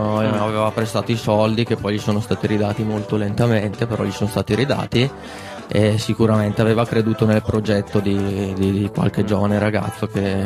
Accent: Rovato, Lombardy, Italy; io per esempio sono originario di Rovato

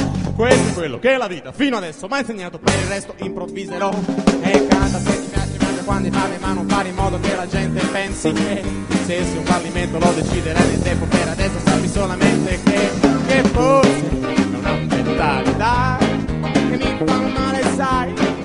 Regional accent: Naples, Campania, Italy; Se non si è capito, noi veniamo da Napoli.

